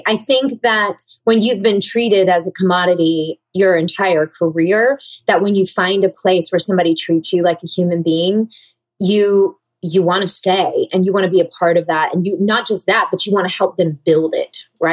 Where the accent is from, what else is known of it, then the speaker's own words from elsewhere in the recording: the South, United States; Especially growing up in the South, because, you know, it seems very clear that like a lot of people raise their daughters to be these princesses